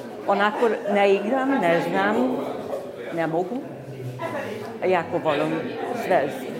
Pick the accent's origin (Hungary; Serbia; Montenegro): Hungary; Tompa, Bács-Kiskun; first language Bunjevac; Iz Tompe sam. Tu živim, tu sam i rodila. Išla sam u školu u Čikiri, tamo sam učila još bunjevči jezik.